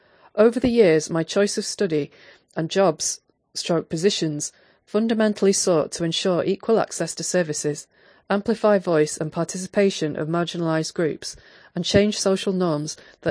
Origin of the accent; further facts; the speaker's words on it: Eswatini; also born or lived in Zambia / Lesotho; I was born in the tiny African kingdom of Eswatini. I grew up in Zambia, Lesotho, and went to high school in Eswatini, very much third culture. My father is a white American from Indiana. My mother is black and Xhosa from South Africa.